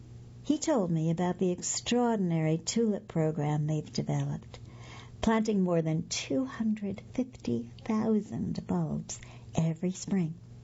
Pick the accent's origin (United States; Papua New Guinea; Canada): United States; Memphis, Tennessee; to speak to the Memphis Garden Club at the Dixon Gallery and Gardens, one of the crown jewels of my hometown.